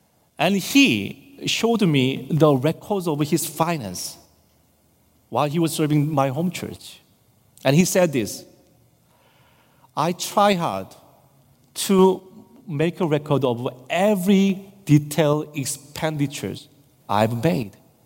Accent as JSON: {"language": "English", "country": "South Korea", "second_language": "English", "said": "when I visited my home country, a home church in South Korea"}